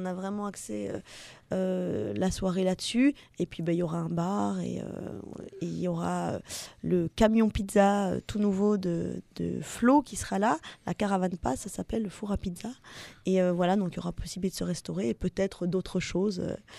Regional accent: Brussels, Belgium; mais à Bruxelles, vu que je suis belge à la base.

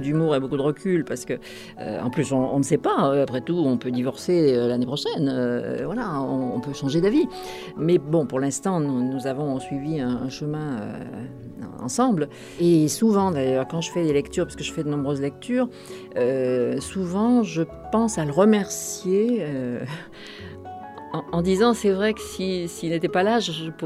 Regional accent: Auvergne-Rhône-Alpes, France; born there; je suis née dans la Loire, à 80 km de Lyon à peu près, dans le nord du Forez. Et très vite, j'ai eu envie de partir après des études à Lyon, des études littéraires.

